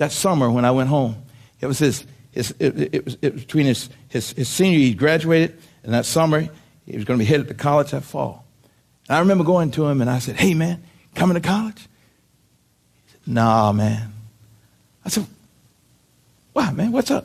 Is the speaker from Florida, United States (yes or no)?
yes; Kissimmee, Florida, United States; born there; I was born in Kissimmee, Florida. Kissimmee, Florida was segregated when I was born down there.